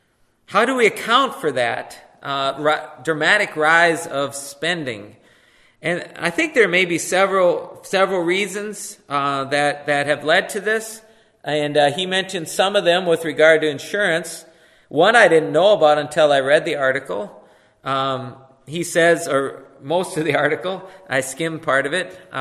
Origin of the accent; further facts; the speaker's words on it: Minnesota, United States; I was researching a school down in Rochester, Minnesota, and I'm from Minnesota